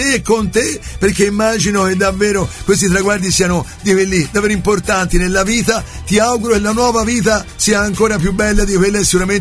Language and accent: Italian; Florence, Tuscany, Italy; Siamo fiorentini doc, ma abbiamo la passione del Palio